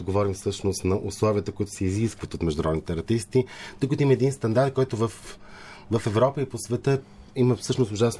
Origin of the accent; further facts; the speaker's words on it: Sofia, Sofia City, Bulgaria; Ние сме от София и искаме да случва в нашия град това нещо.